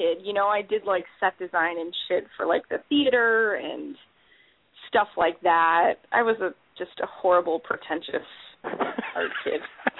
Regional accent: Wheeling, Illinois, United States; now in Chicago, United States; I did, yeah. I was born in Skokie, and I grew up in Wheeling, and I've lived here all my life.

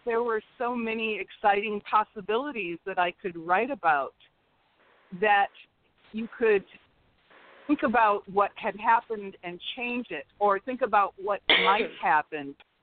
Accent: Kalamazoo, Michigan, United States; also born or lived in Ann Arbor; now in Seattle, United States; I'm an African-American woman. I live in Seattle, Washington. I'm from the Midwest, originally from Kalamazoo, Michigan. Then I lived for 25 years in Ann Arbor, Michigan

